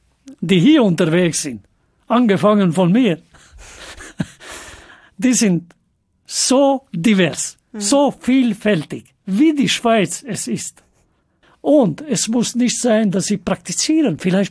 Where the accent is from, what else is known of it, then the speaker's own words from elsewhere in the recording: North Macedonia; Ich komme zum Beispiel aus Nordmazedonien. Nordmazedonien ist auf dem Balkan.